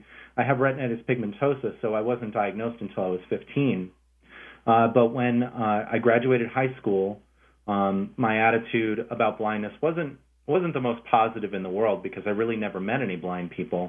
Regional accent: Rhode Island, United States; I was a competitive tap dancer. I grew up in Rhode Island.

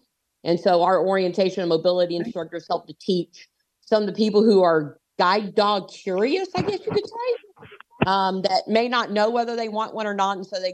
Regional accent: Florida, United States; also born or lived in Little Rock / Texas / Alaska; I grew up in Central Florida, so I know hurricanes, I know tornadoes, I know hot. I lived in Little Rock. I've lived in Texas. I've lived in Alaska.

